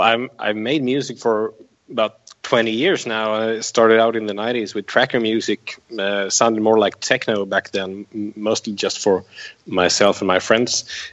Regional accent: Sweden; growing up in Sweden in the 1980s

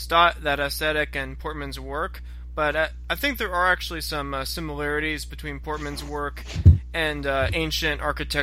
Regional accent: Los Angeles, California, United States; I grew up in the Westwood area

